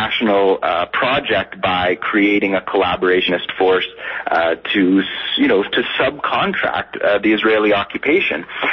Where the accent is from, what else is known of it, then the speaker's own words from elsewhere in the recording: Canada; as a Canadian journalist, I'm particularly aware of Canada's role in this